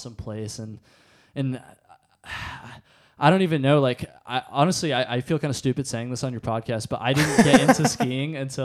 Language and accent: English; Jericho, Vermont, United States; I grew up in a small town called Jericho